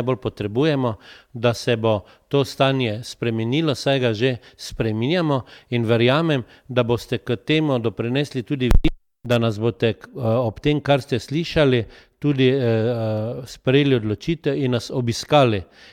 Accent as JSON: {"language": "Slovenian", "town": "Maribor", "region": "Styria", "country": "Slovenia", "said": "Maribor imamo radi. Čeprav se tudi ob Ljubljanici zelo dobro počutim, ker smo Štajerci veseli ljudje"}